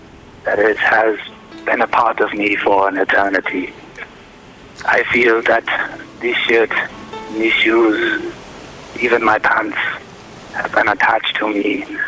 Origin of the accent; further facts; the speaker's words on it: Ireland; I am Irish myself, and homeland.